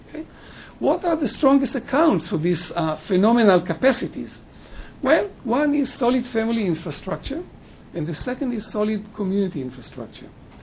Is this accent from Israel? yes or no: yes; Haifa, Haifa District, Israel; because I'm from Haifa, just to show you, you know, what it means to live in such a context, you know, I live in Haifa